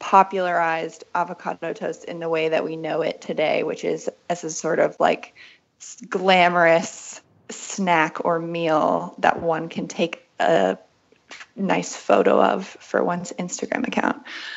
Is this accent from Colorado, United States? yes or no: no; West Virginia, United States; also born or lived in Berlin; I grew up in West Virginia, and it's not that we didn't have avocados there